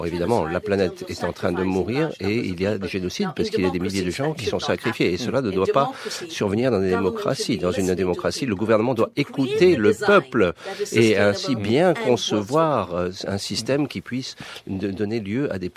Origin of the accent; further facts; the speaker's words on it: the Himalaya, India; sachez que moi je viens du centre de l'Himalaya.